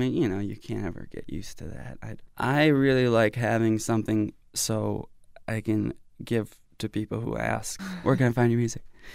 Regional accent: Minneapolis, Minnesota, United States; also born or lived in Austin, Texas / Los Angeles; I had a great time in Austin and LA, but I didn't know what was going on back home. I had no idea. A couple bands were starting to get out of Minneapolis that people were

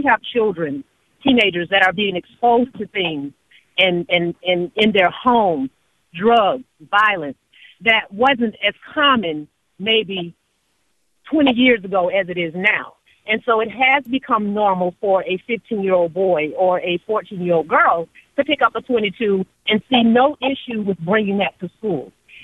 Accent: Jacksonville, Florida, United States; And so they have access to guns. They have access to drugs. They have access to violence in a way that was just not as common when I was in high school here in Jacksonville.

